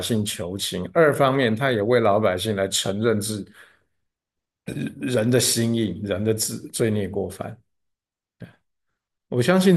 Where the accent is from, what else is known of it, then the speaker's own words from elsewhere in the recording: China; 就我们中国人反而把这些老祖宗们跟我们一样都是罪人的人